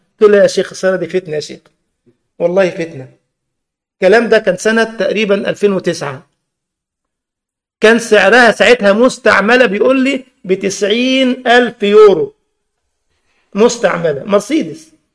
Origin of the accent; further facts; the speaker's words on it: Egypt; أهو ده بقى اللي بيسموه عندنا في مصر شبعة بعد جوعة